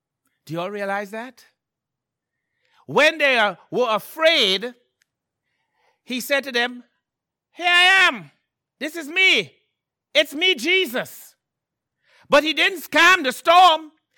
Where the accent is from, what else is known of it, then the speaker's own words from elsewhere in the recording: Trinidad & Tobago; I grew up in Trinidad. I saw some fishermen.